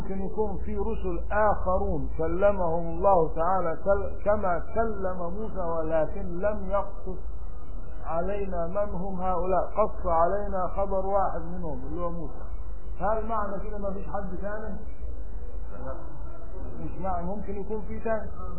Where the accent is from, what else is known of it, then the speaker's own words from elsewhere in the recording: Upper Egypt, Egypt; لكن لو انكرت واحد من الصالحين عندنا في الصعيد